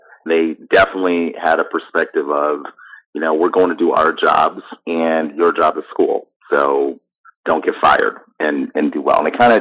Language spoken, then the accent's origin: English; New York, United States; also born or lived in Canada; I grew up in upstate New York. My dad worked at GE for about 13 years. I was born in Canada.